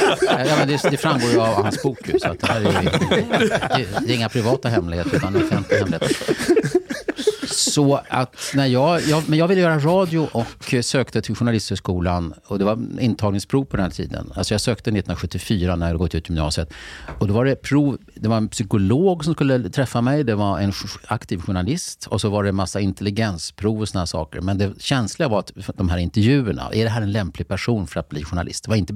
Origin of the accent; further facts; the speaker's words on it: Lidingö, Stockholm County, Sweden; direkt från gymnasiet på Lidingö. Fast där kan man säga att när jag kom till journalisthögskolan, då märkte jag att jag kom från Lidingö, det gjorde att jag blev insorterad.